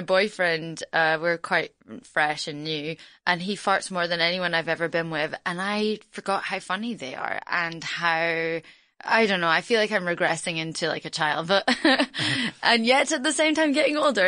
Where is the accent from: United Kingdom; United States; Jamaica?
United Kingdom; Scotland; first language Norwegian; English is a second language; Well, I grew up in Scotland, but I'm half Norwegian, half American.